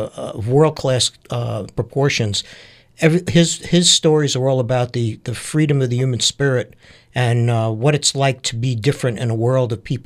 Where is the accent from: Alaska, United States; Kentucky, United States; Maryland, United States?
Maryland, United States; Baltimore; also born or lived in Washington, D.C.; Hey, I'm from Baltimore